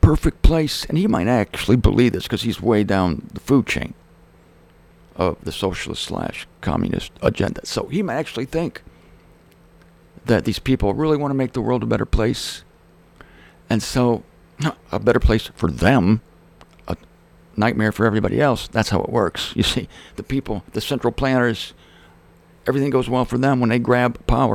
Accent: Ohio, United States; I was born and raised in Ohio, what they call flyover country.

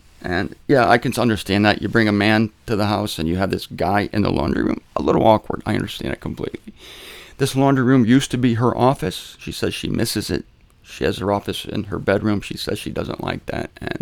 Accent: Canton, Ohio, United States; because I was raised in that in Canton, Ohio for 20 years.

